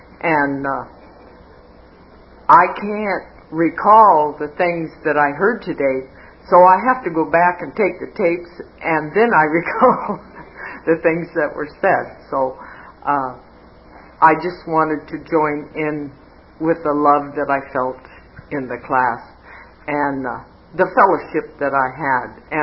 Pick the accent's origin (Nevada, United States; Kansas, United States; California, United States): Nevada, United States; I'm from Nevada, and I'm isolated.